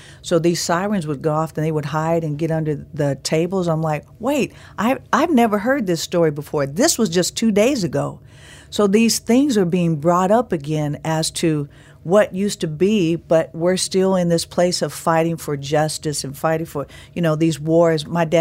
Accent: Oakland, California, United States; born and raised in the Bay Area in Oakland, and seeing the Black Panthers

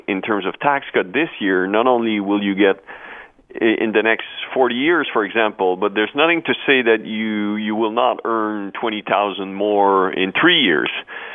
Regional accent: Sainte-Foy, Quebec, Canada; also born or lived in Sept-Îles; No, I grew up in Sainte-Foy.

